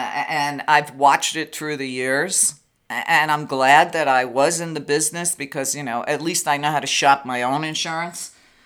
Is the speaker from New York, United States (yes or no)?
yes; Brooklyn, New York, United States; Okay, when I was a kid growing up in Brooklyn, we're looking at the 1950s, 1960s.